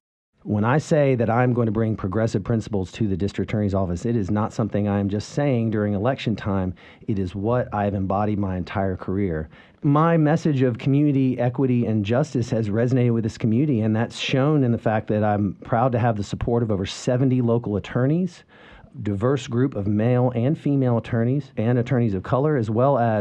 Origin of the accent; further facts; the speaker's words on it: Chapel Hill, North Carolina, United States; I grew up here in Chapel Hill, moved here in 1982 when I was five, came up through the Chapel Hill, Carrboro, and Orange County school system